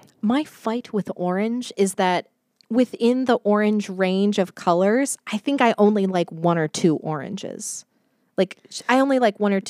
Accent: Texas, United States; like I'm from Texas, so UT orange

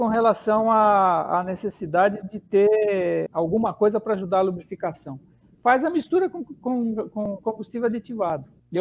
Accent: Granja Viana, São Paulo, Brazil; Não, eu não sou de São Bernardo, eu sou de Granja Viana, cara

